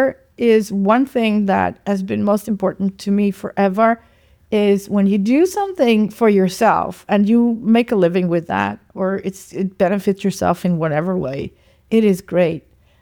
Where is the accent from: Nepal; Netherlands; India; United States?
Netherlands; now in Germany; I am Dutch, half Danish, half Dutch, actually. I grew up in the Netherlands. I currently reside in Germany, but I love to live all over the world.